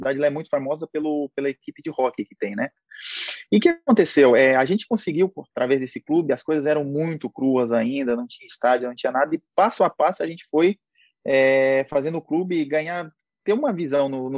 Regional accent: São Bernardo do Campo, São Paulo, Brazil; Eu sou natural de São Bernardo do Campo, Grande São Paulo.

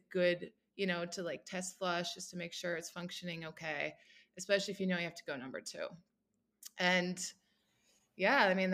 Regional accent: Midwest, United States; Like you know, we're from the Midwest, so we're very like, you know, safe.

